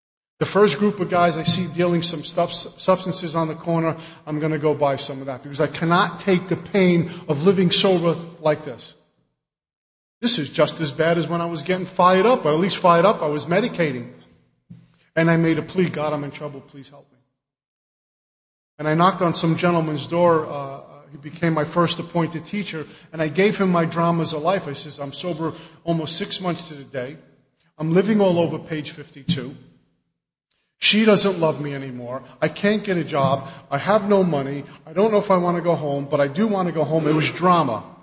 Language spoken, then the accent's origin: English; Union, New Jersey, United States; I'm from Union, New Jersey.